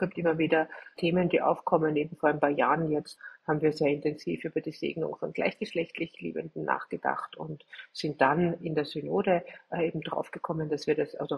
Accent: Austria; bei uns in Österreich jedenfalls, ja, bei uns ist einfach

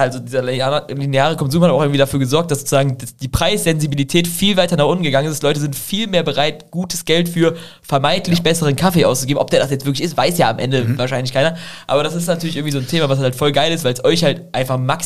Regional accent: Cologne, North Rhine-Westphalia, Germany; ich komme aus Köln-Ehrenfeld, das ist halt eher so ein bisschen das Hipster-Ding.

